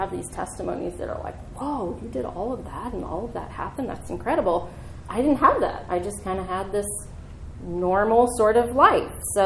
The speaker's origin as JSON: {"language": "English", "town": "Columbus", "region": "Ohio", "country": "United States", "tie": "born or raised there", "also_born_or_lived": "Florida", "said": "I am from Ohio, so I made Buckeye cookies because Ohio is the Buckeye state."}